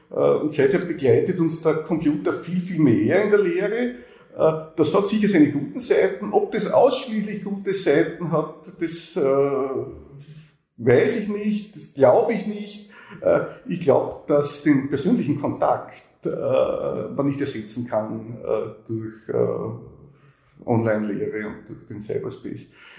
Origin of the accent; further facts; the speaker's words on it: Styria, Austria; hierher gekommen an die Montanuniversität zurück in meine Heimatstadt. Und ich lebe jetzt, ich weiß nicht, sind es 100 Meter oder 150 Meter entfernt von der Wohnung, wo ich als kleines Kind gelebt habe.